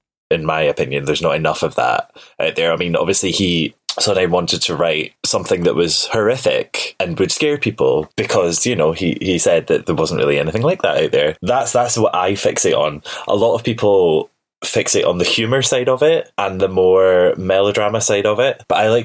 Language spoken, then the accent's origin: English; United Kingdom; setting off fireworks, because we're British.